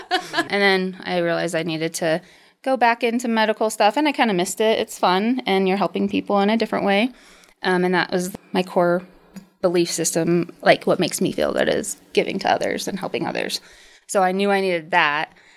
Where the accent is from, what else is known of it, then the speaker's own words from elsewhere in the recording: Colorado Springs, Colorado, United States; I grew up in Colorado Springs.